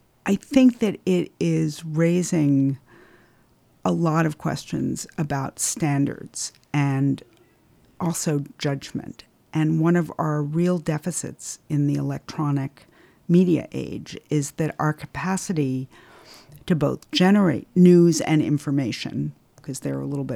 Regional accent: New York, United States; also born or lived in Kansas; I grew up in New York before there were a lot of McDonald's.

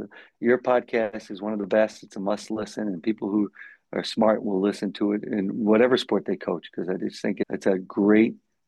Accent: Connecticut, United States; now in Buffalo, United States; I've lived here longer than I lived anywhere else. I grew up in Connecticut. I went to college about an hour and a half south of Buffalo at St. Bonaventure.

